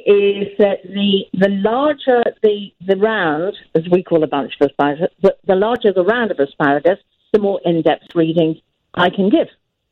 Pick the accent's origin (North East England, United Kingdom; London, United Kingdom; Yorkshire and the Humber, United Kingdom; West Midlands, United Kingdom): West Midlands, United Kingdom; now in Bath, United Kingdom; Right, originally from Worcestershire, but I now live in Bath, which is in Somerset